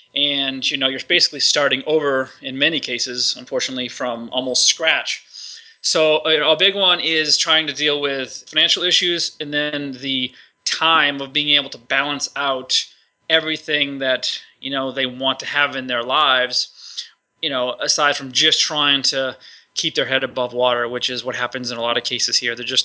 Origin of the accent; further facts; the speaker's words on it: New Hampshire, United States; I grew up in New Hampshire, about 30 miles from Boston, in a pretty small town